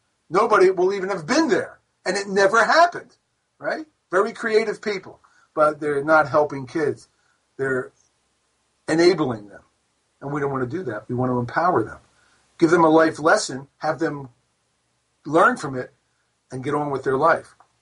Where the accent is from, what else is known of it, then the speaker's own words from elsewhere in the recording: East Coast, United States; accent: East Coast; I imagine everybody recognizes my East Coast accent, which is fine, since I grew up on the East Coast.